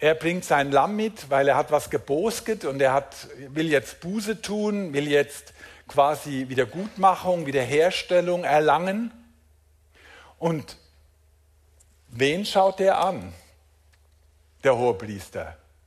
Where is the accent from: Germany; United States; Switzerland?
Germany; ich sage jetzt das Deutsch und deutlich, ihr hört schon, ich bin aus Deutschland, ich darf das.